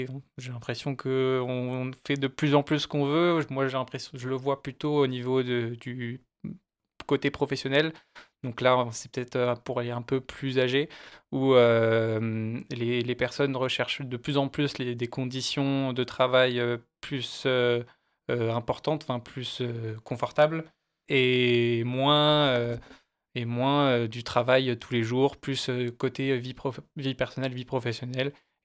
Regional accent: Pont-de-Beauvoisin, Auvergne-Rhône-Alpes, France; now in Bilieu, France; moi, j'étais de base, j'étais du Pont de Beauvoisin, donc à 30 minutes de Voiron.

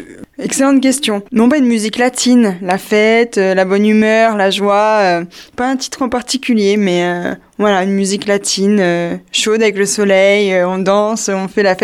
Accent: Paladru, Auvergne-Rhône-Alpes, France; also born or lived in Grenoble; now in Montferrat, France; moi je suis née à Grenoble, mais j'ai toujours habité au bord du lac, à Paladru, quand j'étais petite et maintenant à Montferrat.

